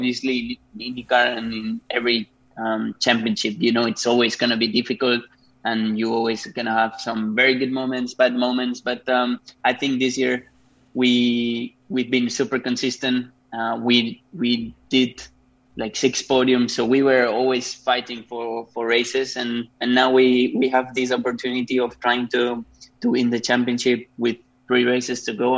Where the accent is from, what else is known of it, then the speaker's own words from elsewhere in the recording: Spain; I had to start in Europe because obviously I'm from Spain. I started racing there.